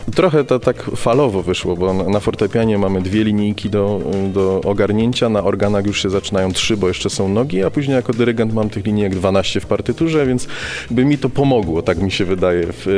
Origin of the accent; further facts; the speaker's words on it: Wisła, Silesian Voivodeship, Poland; bo ja pochodzę z Wisły, natomiast właśnie kończyłem pierwszy stopień szkoły muzycznej w Wiśle na fortepianie